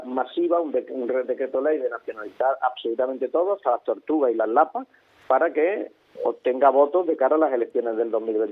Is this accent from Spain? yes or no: yes; Spain; de lo tontos que somos los españoles, de lo imbéciles que somos los españoles